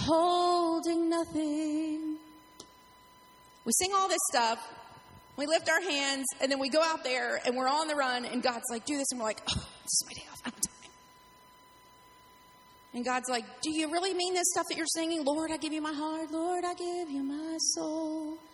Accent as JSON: {"language": "English", "town": "Baltimore", "region": "Maryland", "country": "United States", "said": "I am originally from Baltimore."}